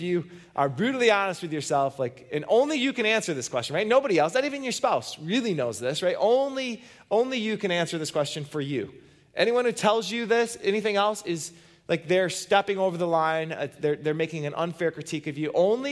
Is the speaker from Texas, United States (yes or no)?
no; Hudsonville, Michigan, United States; But growing up in Hudsonville, there's one thing as a kid that I used to think was the coolest part of Hudsonville